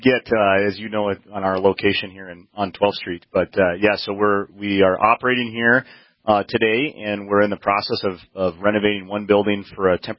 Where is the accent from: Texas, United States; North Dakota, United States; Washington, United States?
North Dakota, United States; Bismarck; I am. I grew up here in Bismarck and went to Century High School and happy to be back in town.